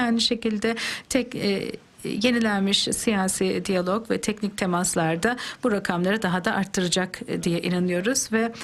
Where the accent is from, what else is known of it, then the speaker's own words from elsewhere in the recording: Antalya, Turkey; Benim de memleketime Antalya'da geliyorlar.